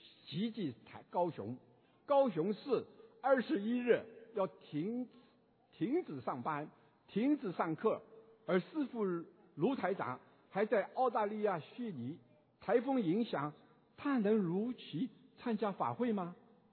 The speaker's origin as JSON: {"language": "Chinese", "region": "Shanghai", "country": "China", "said": "我来自中国上海的佛子，"}